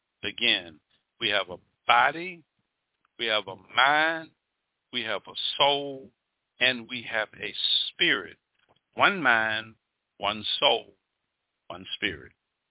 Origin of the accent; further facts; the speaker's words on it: Mobile, Alabama, United States; I'm from Mobile, Alabama. Always wanted to be in the Navy. The USS Alabama was a big old beautiful battleship in my hometown on Broad Street.